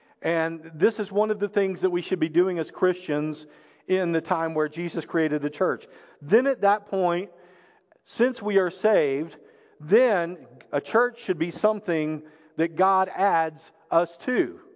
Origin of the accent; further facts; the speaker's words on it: Arkansas, United States; I mean, I hate to say it, I'm from Arkansas, but I mean, they cheer for a pig, you know.